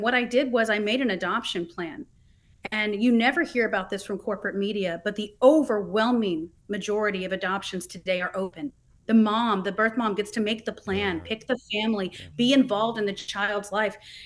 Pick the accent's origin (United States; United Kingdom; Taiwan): Taiwan; I actually grew up over in that area. I grew up in Taiwan as a missionary kid for 16 years.